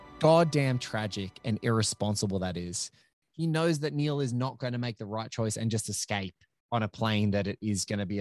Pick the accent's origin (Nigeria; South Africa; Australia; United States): Australia; accent: Australian; not the other word that you thought I might've been saying because of my Australian accent.